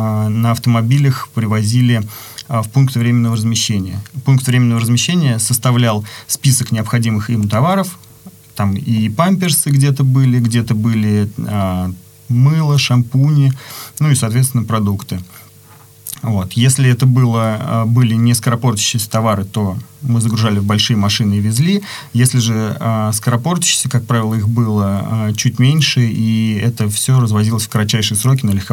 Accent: Vladimir, Vladimir Oblast, Russia; и я из Владимира.

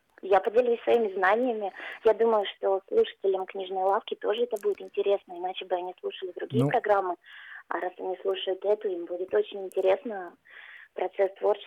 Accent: Onega, Arkhangelsk Oblast, Russia; я из Онеги сама

